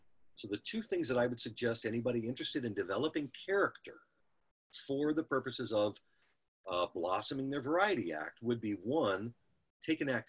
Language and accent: English; Cleveland, Ohio, United States; I remember buying it, you know, for like $12 growing up in Cleveland with the old 45 records, color changing records.